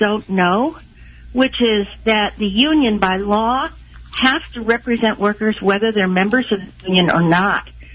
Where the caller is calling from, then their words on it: Kansas City, Kansas, United States; I'm calling from Kansas City, Kansas.